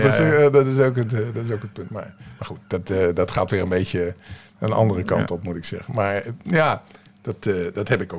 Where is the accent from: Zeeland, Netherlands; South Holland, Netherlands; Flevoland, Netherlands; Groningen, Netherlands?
Zeeland, Netherlands; Ik kom van Noord-Beveland, dus...